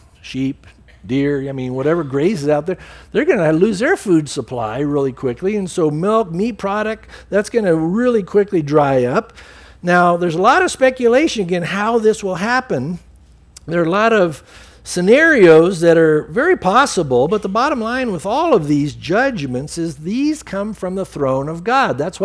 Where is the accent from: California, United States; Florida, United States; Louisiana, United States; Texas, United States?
California, United States; San Diego; You know, growing up in San Diego, you get those rollers every once in a while.